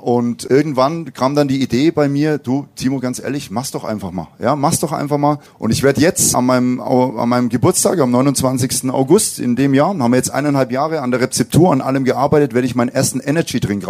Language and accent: German; Bavaria, Germany; ich komme ja aus Bayern, da trinken wir auch sehr viel Bier